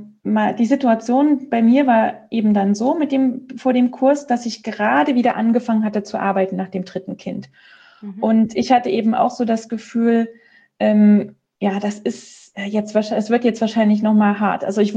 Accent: Germany; moved away; Ich kenne das, also wie man vielleicht hört, ich komme aus Deutschland, aber ich habe eben noch viele oder Freunde und Verwandte natürlich in Deutschland

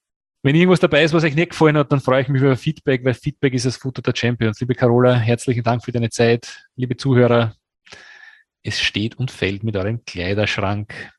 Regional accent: Austria

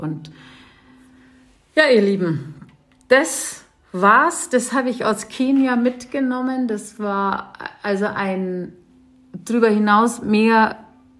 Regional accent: Bavaria, Germany; ich komme ja aus dem Landkreis Landsberg

